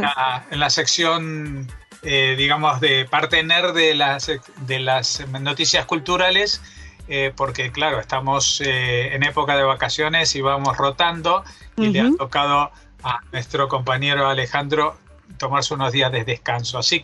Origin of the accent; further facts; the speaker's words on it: Spain; como europeos y como españoles